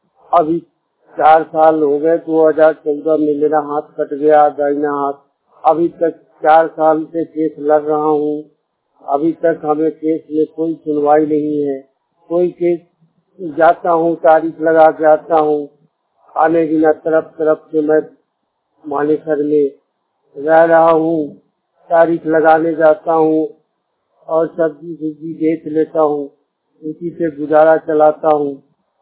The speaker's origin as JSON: {"language": "Hindi", "region": "Bihar", "country": "India", "said": "मैं बिहार के रहने वाला हूँ"}